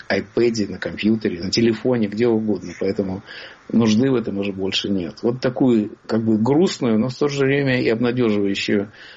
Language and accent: Russian; Riga, Latvia; also born or lived in New York; Я вырос в Риге, а созрел в Нью-Йорке. Для меня эти два города поделили мою жизнь.